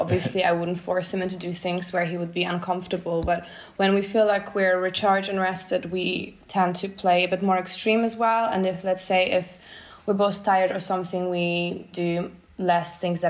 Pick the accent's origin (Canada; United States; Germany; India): Germany; Berlin; Yeah, I grew up in Berlin.